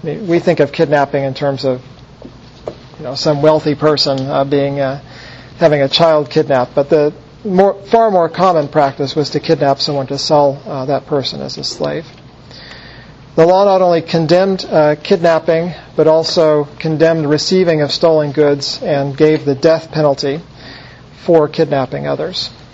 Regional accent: the South, United States; born there; By the way, I was born in the South, just so you know where I'm coming from.

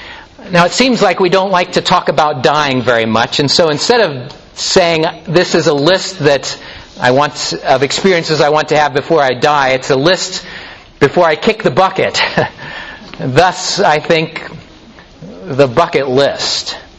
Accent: Topeka, Kansas, United States; The church I grew up in Topeka, Kansas, my pastor there had a practice of about once a month inviting the children to come to the front of the congregation

